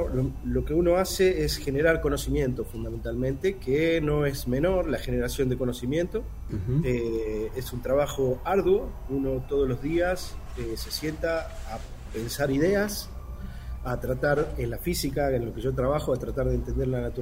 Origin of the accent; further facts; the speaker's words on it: Salta, Argentina; decidí volver a Salta, y siempre triunfando yo como un campeón, apostando al país. porque es mi tierra